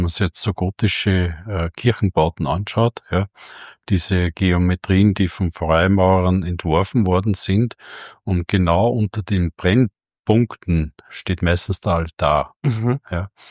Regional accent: Austria; Es gibt bei uns in Österreich einen, der Steine neben Straßen hinlegt

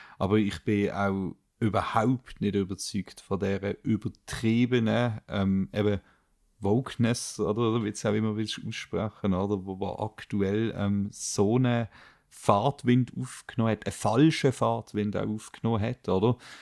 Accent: Switzerland; Aber bei uns in der Schweiz haben wir wirklich die Probleme?

